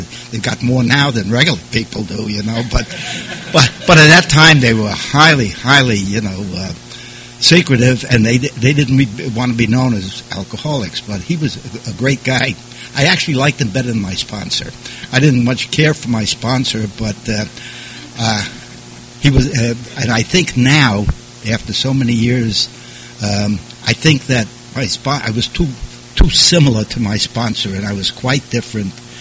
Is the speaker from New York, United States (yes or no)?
yes; New York City, New York, United States; I was born and brought up in New York City. And in fact, as a little side note, where I was born, there are multi-million-dollar condos. Not when I was born there. I was born to a middle-class, low-middle-class